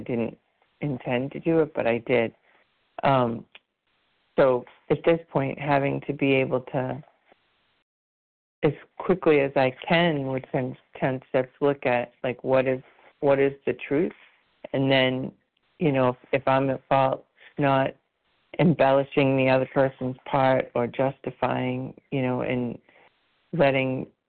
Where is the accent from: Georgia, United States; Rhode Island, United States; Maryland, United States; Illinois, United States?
Rhode Island, United States; from Rhode Island, although this morning I'm in Texas.